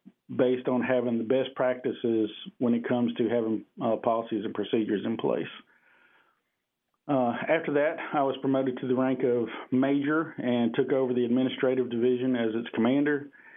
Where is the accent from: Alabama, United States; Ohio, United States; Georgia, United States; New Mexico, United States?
Alabama, United States; Montgomery; also born or lived in Wetumpka; And I grew up living in Montgomery and in a small community called Wetumpka, where my mother was born and raised.